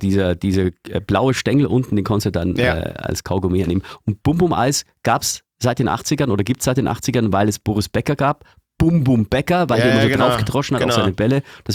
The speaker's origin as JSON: {"language": "German", "town": "Eggenfelden", "region": "Bavaria", "country": "Germany", "said": "ich komme ja aus Eggenfelden in Niederbayern, das ist eher schon Oberbayern und Passau ist Niederbayern"}